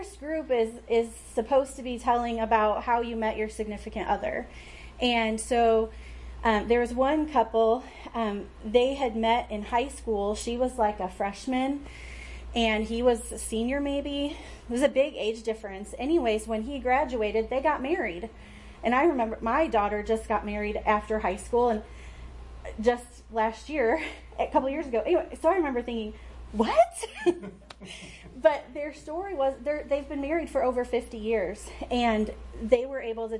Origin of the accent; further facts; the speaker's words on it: Michigan, United States; it was about this program that was implemented in a place in Michigan. I'm from Michigan, so it stood out to me